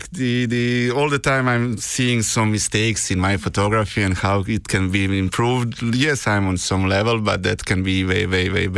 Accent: Croatia; moved away as an adult; now in Killarney, Ireland; I'm originally from Croatia, but I moved here in Killarney in 2015.

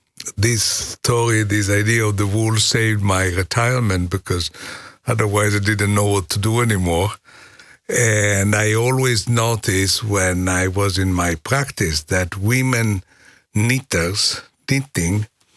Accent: Milan, Lombardy, Italy; English is a second language; I'm from Milan

